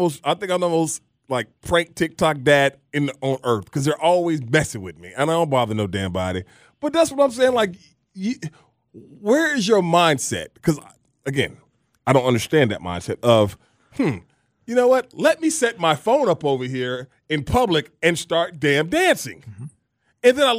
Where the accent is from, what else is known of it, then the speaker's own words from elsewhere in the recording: Fort Valley, Georgia, United States; I tell my kids, I ain't from no ATL. I'm from Fort Valley.